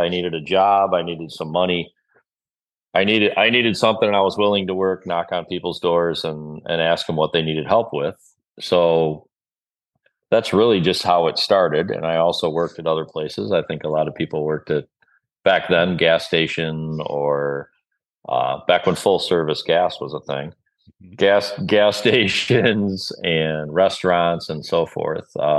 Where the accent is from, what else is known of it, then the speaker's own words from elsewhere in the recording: Farmington Hills, Michigan, United States; also born or lived in Cascade; Well, as the story goes, I grew up in Farmington, what's now Farmington Hills, Michigan, as well as Cascade, Grand Rapids, Cascade outside of Grand Rapids.